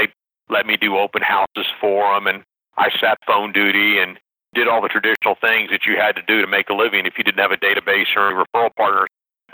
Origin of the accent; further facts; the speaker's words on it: San Antonio, Texas, United States; So I grew up in San Antonio, Texas, went to Texas A&M University.